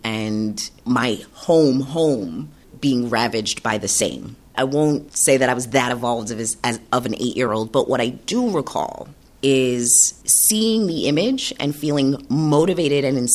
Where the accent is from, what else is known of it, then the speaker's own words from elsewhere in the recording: New York City, New York, United States; I grew up in New York City in the 1980s and 1990s, and all that came with that.